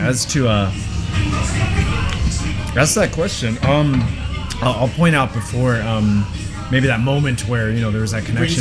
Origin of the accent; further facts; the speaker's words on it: Tokyo, Japan; I grew up in Tokyo. Mom's Filipino, so I did eat a lot of Filipino dishes at home.